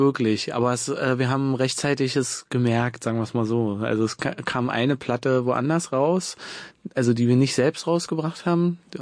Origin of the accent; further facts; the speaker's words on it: Woltersdorf, Brandenburg, Germany; Ich komme aus Woltersdorf, das ist ja Speckgürtel, sagen wir dazu. Da fährt die S-Bahn nicht mehr hin, aber man kommt trotzdem zur S-Bahn mit einer Straßenbahn so.